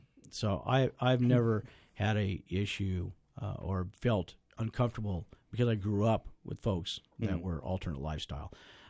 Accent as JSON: {"language": "English", "region": "Alaska", "country": "United States", "tie": "born or raised there", "said": "I grew up on the Little Susitna River. I remember days when I could catch 5 and 6 silvers a day up by above the bridge by our house on out there."}